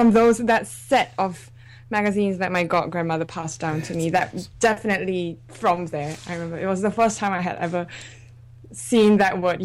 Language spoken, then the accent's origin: English; Singapore; I'm from Singapore, that's right.